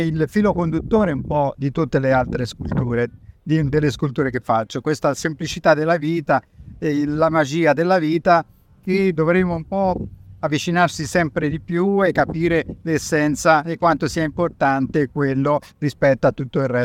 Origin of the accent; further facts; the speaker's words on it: Castiglion Fiorentino, Tuscany, Italy; Io sono di Castiglion Fiorentino, di Arezzo